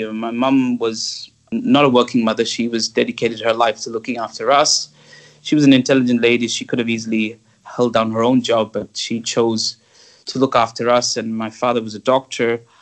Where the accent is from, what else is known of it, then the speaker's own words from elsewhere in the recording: Kolkata, West Bengal, India; growing up in Calcutta was fascinating because it used to be the capital, as you know, of British India till 1911.